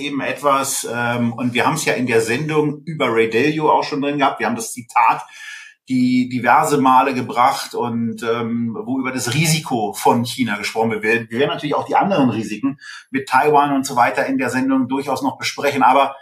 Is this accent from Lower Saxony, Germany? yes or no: no; Berlin, Germany; als Berliner